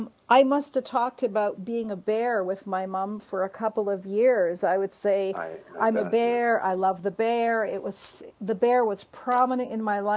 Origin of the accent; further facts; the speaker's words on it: Vancouver, British Columbia, Canada; I grew up in Vancouver, Canada